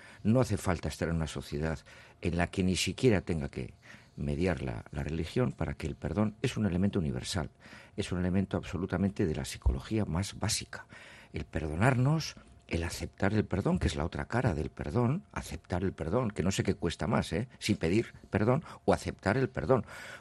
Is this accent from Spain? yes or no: yes; Basque Country, Spain; creo que es algo necesario, conveniente y que nos dignifica como vascos y como personas.